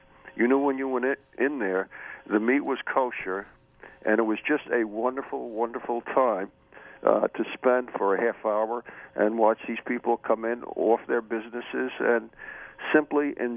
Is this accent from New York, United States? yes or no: yes; New York, United States; So the Jewish culture is very familiar to me as a New Yorker.